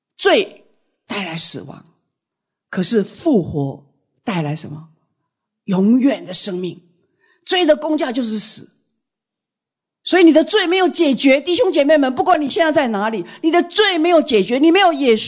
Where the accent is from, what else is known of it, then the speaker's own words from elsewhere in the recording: China; 50天我们中国人叫五旬。